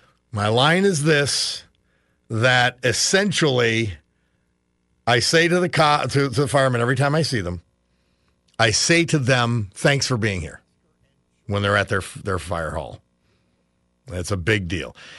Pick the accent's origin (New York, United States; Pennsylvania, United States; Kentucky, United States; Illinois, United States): Pennsylvania, United States; Jessup; We're Slovaks from Jessup